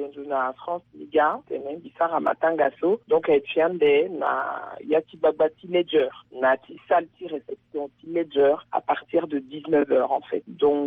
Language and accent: French; Central African Republic; moi je suis centrafricaine